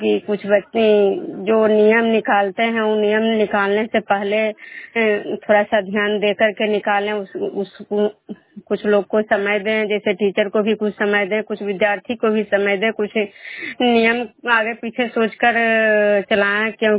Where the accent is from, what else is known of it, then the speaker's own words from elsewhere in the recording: Bihar, India; मैं बिष्णुपुर ग्राम खजरा पंचायत नालंदा जिला नगर निगम प्रखंड के निवासी हूँ।